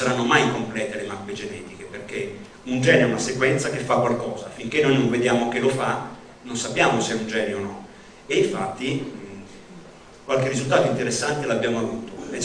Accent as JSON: {"language": "Italian", "town": "Fermo", "region": "Marche", "country": "Italy", "said": "io non sono di Bologna, sono di Fermo, non so se qui in Svizzera la città di Fermo nel profondo delle Marche è nota"}